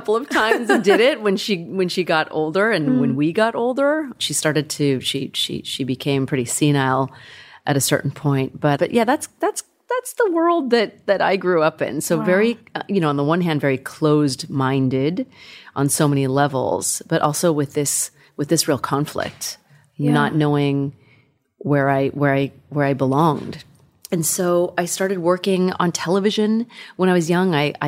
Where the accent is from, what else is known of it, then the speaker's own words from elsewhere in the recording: California, United States; I grew up in Northern California, outside of Sacramento, in a very non-diverse community, and we didn't have a lot of money.